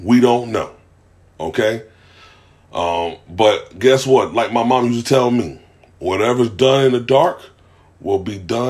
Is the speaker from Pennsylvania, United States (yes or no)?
yes; Philadelphia, Pennsylvania, United States; I'm originally from Philadelphia, Germantown, okay?